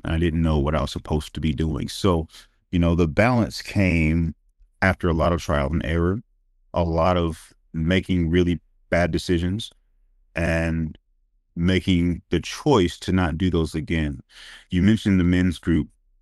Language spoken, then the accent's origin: English; Southern United States, United States; I grew up in the Bible Belt thinking that piety and poverty were synonymous.